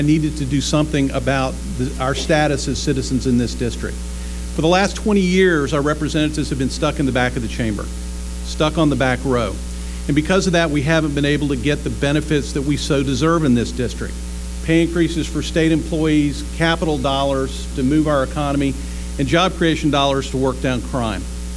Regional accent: Tallahassee, Florida, United States; I grew up here in Tallahassee, married my high school sweetheart … married 31 years

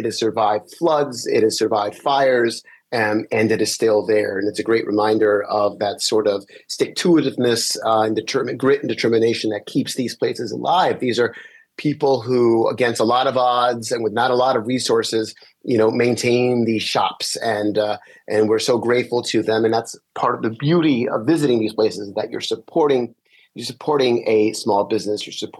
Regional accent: Sleepy Hollow, New York, United States; There was one near me when I grew up in the Sleepy Hollow, New York area.

